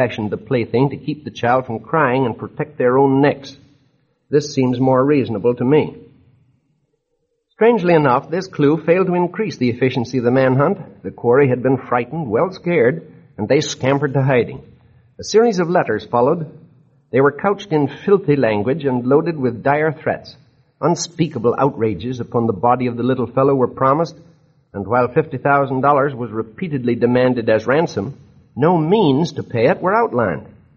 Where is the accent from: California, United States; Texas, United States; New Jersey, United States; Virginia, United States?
California, United States; Laguna Beach; Send it to me at my hometown, Laguna Beach, California.